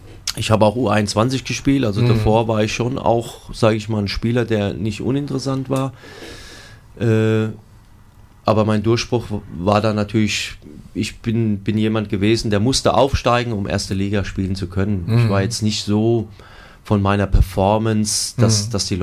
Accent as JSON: {"language": "German", "town": "Heppenheim", "region": "Hesse", "country": "Germany", "tie": "born or raised there", "said": "Ja, Sonderbacher Heppenheimer. Ja, also mein Ort ist Sonderbach, Heppenheim"}